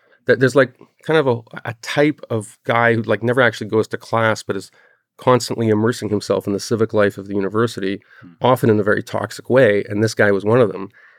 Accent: Montreal, Quebec, Canada; And I saw this in Montreal, because I grew up in Montreal.

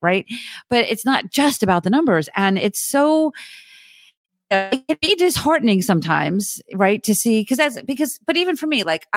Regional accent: New Jersey, United States; You know, I talk 100 miles an hour. I'm from New Jersey.

